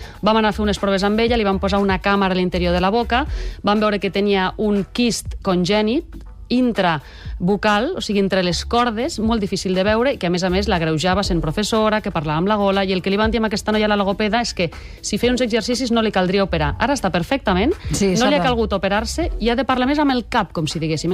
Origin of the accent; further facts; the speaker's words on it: Lleida, Catalonia, Spain; Jo no sé si és que sóc de Lleida i les E's són les que tinc molt interioritzades